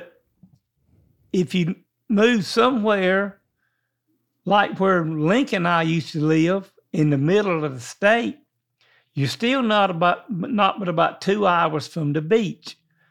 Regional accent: Hawaii, United States; For years, I've been telling myself I've been ready to leave my home in Hawaii to start my life and bigger purpose with my wife and our boys in North Carolina.

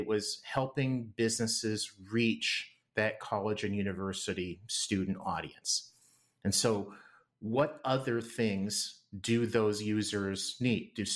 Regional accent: Winnipeg, Manitoba, Canada; I grew up in Winnipeg, Canada.

